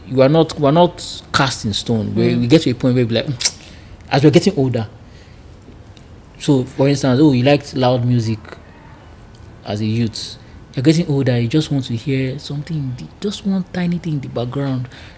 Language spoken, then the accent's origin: English; Isoko South, Delta, Nigeria; I'm from Delta State in Nigeria here, Isoko South, but I know more Japanese than even my own language, or even Yoruba, or even Igbo, even outside. I learned Igbo and Yoruba in school also.